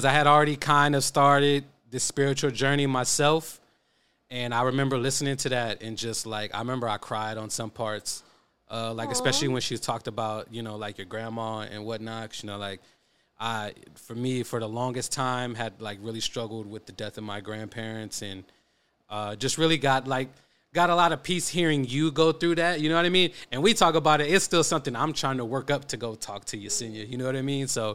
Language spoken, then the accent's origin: English; Oakland, California, United States; I'm from East Oakland, so, you know.